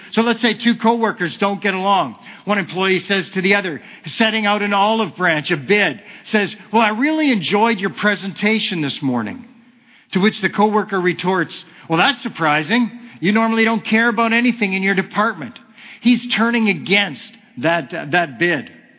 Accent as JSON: {"language": "English", "country": "Canada", "said": "Because we're Canadian, we're too polite."}